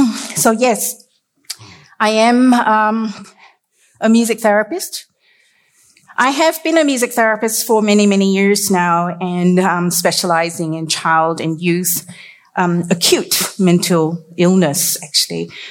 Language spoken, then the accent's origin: English; Singapore; born there; I was born in Singapore many, many years ago. Believe me, it was many years ago.